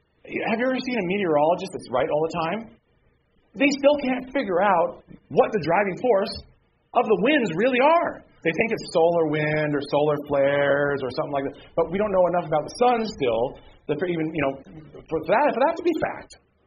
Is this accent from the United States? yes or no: yes; United States; You know, I'm an American. A red-blooded one at that.